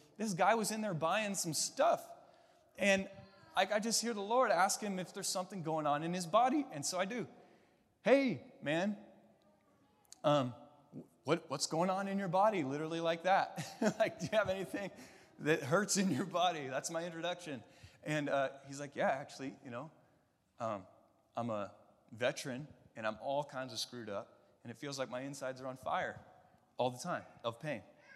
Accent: Molalla, Oregon, United States; I'm from Malala, Oregon, you guys. That's a logging town where we cut down trees and are proud of the real deal, right? Represent Malala.

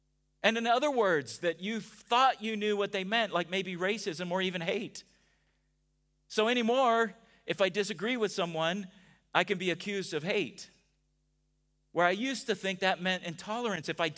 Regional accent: United States; Because I, as an American, have a worldview that I believe I know and understand.

